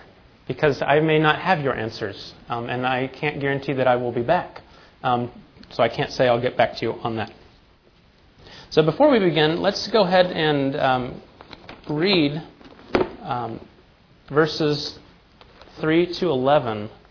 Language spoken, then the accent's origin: English; Amarillo, Texas, United States; moved away as an adult; I'm from Amarillo, Texas. I moved up to Pennsylvania 5 years ago now